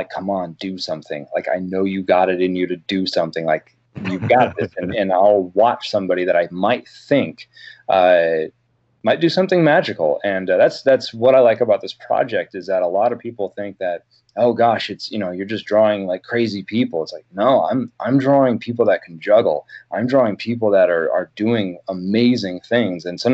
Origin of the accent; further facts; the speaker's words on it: Oregon, United States; You know, growing up on the Oregon coast, we used, just a lot of things that were around us.